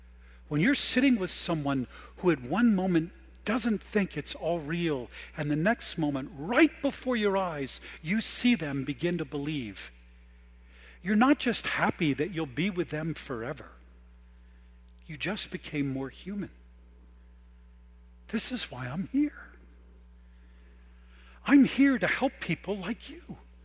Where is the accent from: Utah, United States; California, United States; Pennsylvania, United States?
Pennsylvania, United States; Philadelphia; I'm from Philadelphia, where it was first identified in the Bellevue Stratford Hotel.